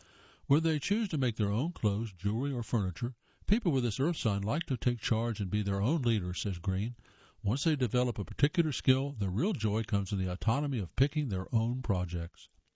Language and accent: English; Ohio, United States; now in North Carolina, United States; And I grew up in Ohio, and they had those colors there, and they have them here in North Carolina.